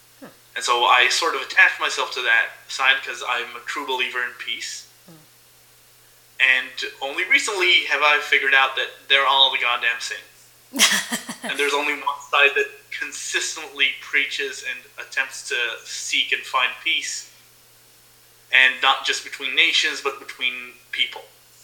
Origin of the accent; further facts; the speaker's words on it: Israel; Thank you for not trying to say that name. That comes from another language. I'm from Israel.